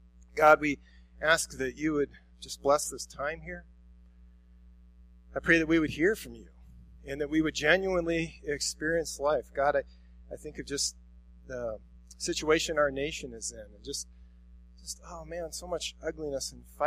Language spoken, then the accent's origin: English; Council Bluffs, Iowa, United States; So I grew up in Council Bluffs, Iowa, and we were, I don't know, a couple miles from the city, out in the country just a little bit.